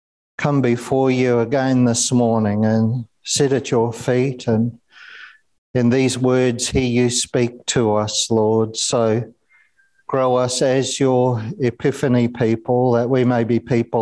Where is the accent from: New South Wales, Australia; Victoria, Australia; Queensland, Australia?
Queensland, Australia; Toowoomba; it would be time for Clenda and me to go home to Toowoomba and for me to preach my first sermon in my hometown congregation in Toowoomba.